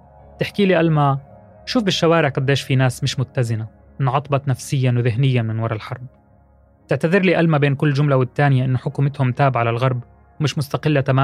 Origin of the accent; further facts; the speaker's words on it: Palestine; من فلسطين. فلسطين، أول مرة بشوف حدا فلسطيني